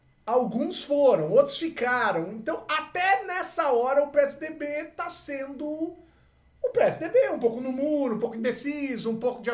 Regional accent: Mato Grosso, Brazil; sou mato-grossense

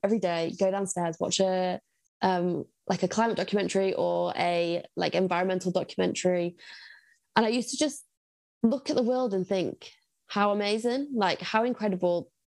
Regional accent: Blackpool, North West England, United Kingdom; So I grew up in Blackpool, which is an incredibly poor seaside town, if you don't know. So I was raised in a very working class family

